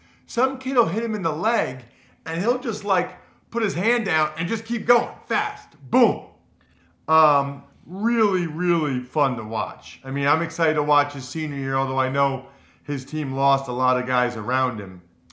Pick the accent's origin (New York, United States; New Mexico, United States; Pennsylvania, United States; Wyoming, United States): Pennsylvania, United States; Reading; He is from my hometown of Reading, Pennsylvania.